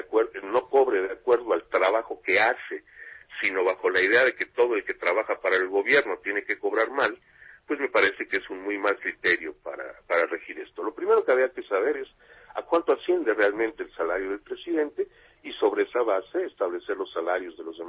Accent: Yucatán, Mexico; Si en Yucatán, mi tierra, uno vive en Valladolid

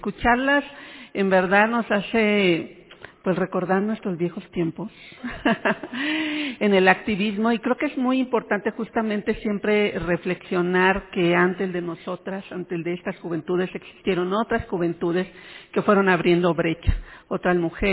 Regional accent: Oaxaca, Mexico; hoy paisana, yo soy oaxaqueña también

